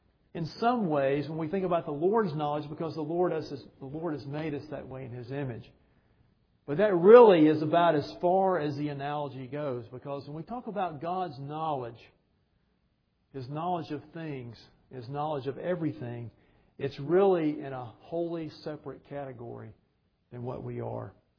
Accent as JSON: {"language": "English", "region": "Georgia", "country": "United States", "tie": "born or raised there", "said": "we grew up in Georgia. So we would go in the mountains in North Georgia and camp and trout fish."}